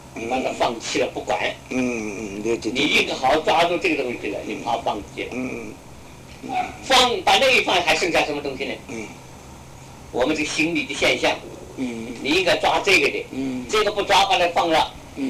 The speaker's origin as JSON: {"language": "Chinese", "country": "China", "said": "我们这个，我们中国话叫思念杂乱。"}